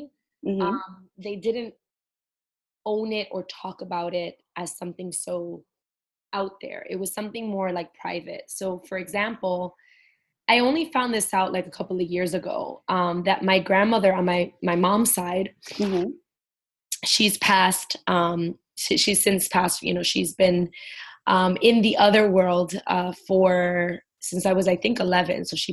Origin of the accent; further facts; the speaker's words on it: Brooklyn, New York, United States; I grew up in Brooklyn, and I remember seeing homeless people and this specific man that always sat in front of the Duane Reade.